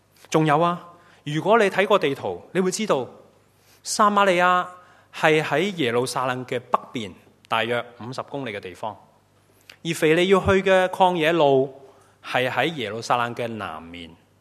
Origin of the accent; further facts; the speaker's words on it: Hong Kong; 我们香港人又很厉害，刚才讲完我们会做可行性报告